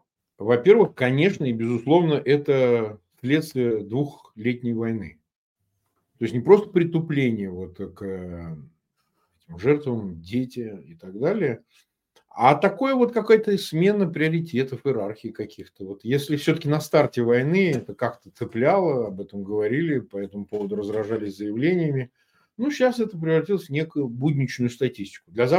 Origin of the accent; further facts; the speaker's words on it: Russia; мы эту власть в России, вот я сам россиянин, я ее знаю.